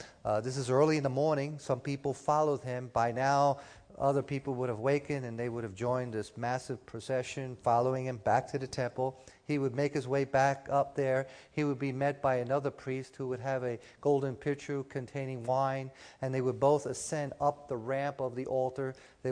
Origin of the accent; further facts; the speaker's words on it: Florida, United States; Now, I'm from Florida, South Florida, where we have a lot of retirees.